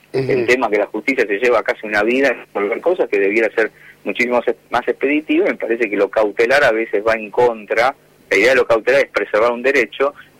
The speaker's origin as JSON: {"language": "Spanish", "country": "Argentina", "said": "todos nosotros como argentinos"}